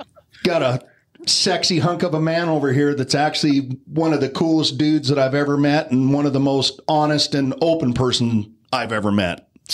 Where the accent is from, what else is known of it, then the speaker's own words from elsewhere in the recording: Malad, Idaho, United States; anybody that knows me knows that I grew up in Malad, Idaho, which is this tiny little cow town just across the border of Utah and Idaho.